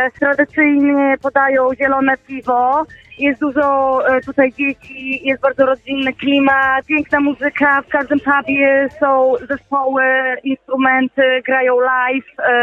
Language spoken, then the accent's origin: Polish; Italy; Polish is a second language; ja jestem pół Włoszka, więc przepraszam za mój polski.